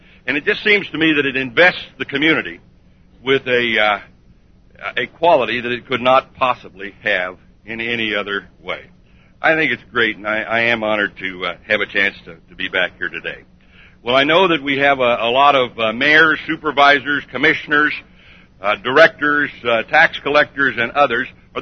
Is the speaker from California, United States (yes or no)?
no; Colorado, United States; Well, I'm from Colorado. Anybody here from Colorado?